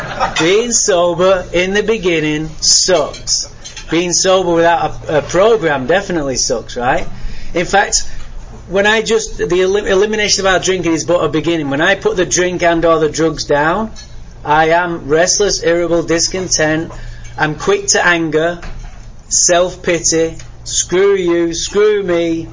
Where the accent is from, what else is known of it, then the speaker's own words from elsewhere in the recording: Manchester, North West England, United Kingdom; born there; I was born in Manchester, England, by the way.